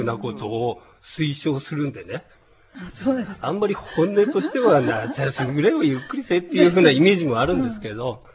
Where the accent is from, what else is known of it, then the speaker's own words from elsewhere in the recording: Asahikawa, Hokkaido, Japan; 自分は旭川なんですけど、旭川の夏は半端なく暑いんで